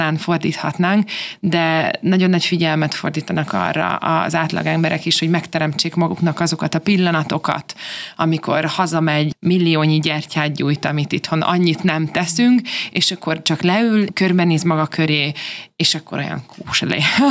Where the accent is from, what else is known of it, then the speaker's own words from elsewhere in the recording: Hungary; én Magyarországról való vagyok